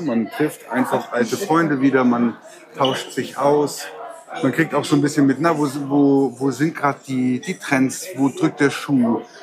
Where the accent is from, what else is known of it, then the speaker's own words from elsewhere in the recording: Bavaria, Germany; Nein, ich bin ein echter Bayer.